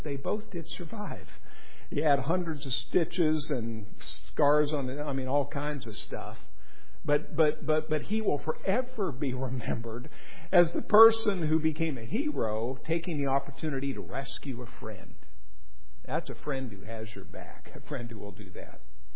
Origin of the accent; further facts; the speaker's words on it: Whitefish, Montana, United States; I grew up in Montana, in Whitefish, Montana.